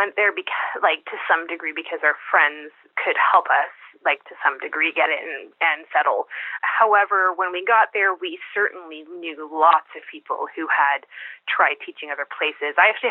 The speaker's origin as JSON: {"language": "English", "country": "Canada", "said": "And even more amazing for us, because we're Canadian, is that they had a Tim Hortons."}